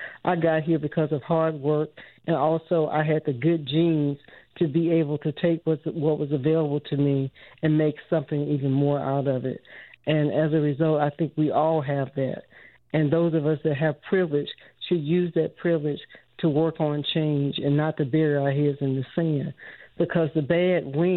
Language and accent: English; the South, United States; because I grew up black in the South during the civil rights movement.